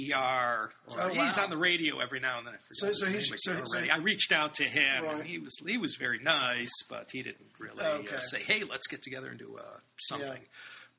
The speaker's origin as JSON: {"language": "English", "town": "Tehran", "region": "Tehran Province", "country": "Iran", "said": "Yeah, so, I'm from Tehran."}